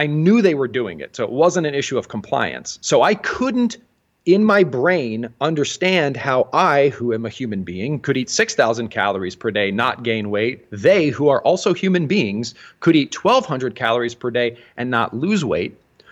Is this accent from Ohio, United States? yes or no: yes; Ohio, United States; We grew up in the Midwest, Central Ohio